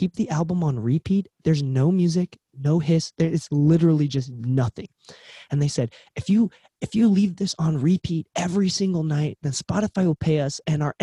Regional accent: Chicago, Illinois, United States; I'm from Chicago

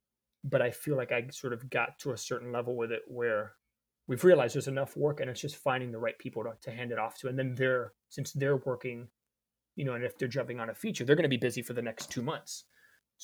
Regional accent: Miami, Florida, United States; born there; Yeah, yeah. Cuban American. My parents Cuban. They came here in the early 50s to the States, mid 50s. And I was born in Miami in the 80s.

